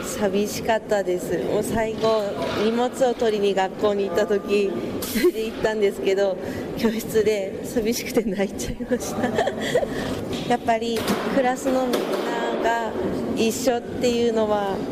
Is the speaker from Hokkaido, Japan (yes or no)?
no; Tamura, Fukushima, Japan; 。出身地は田村市です。